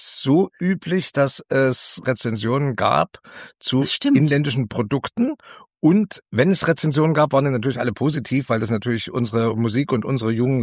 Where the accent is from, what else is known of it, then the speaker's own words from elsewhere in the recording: Taucha, Saxony, Germany; Also ich bin in Taucher bei Leipzig zur Schule gegangen, 3 Jahre lang